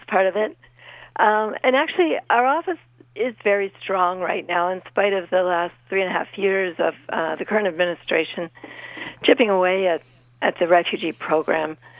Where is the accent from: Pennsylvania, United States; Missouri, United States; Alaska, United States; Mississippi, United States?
Pennsylvania, United States; Lancaster; And I grew up in Lancaster and always considered it to, it was where I grew up, so I knew it.